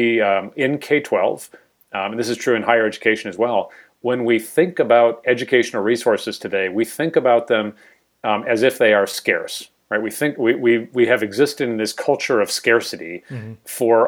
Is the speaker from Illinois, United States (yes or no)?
no; Washington, United States; I'll brag a little bit and point to my home state. If your listeners go to their favorite search engine and type in Washington State K-12 OER